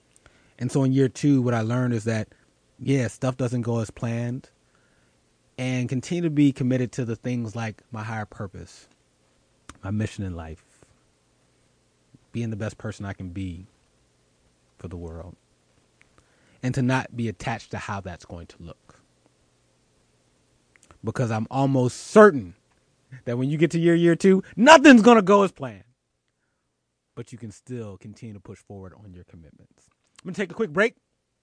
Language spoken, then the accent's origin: English; Philadelphia, Pennsylvania, United States; Shout out to the 76ers, my hometown.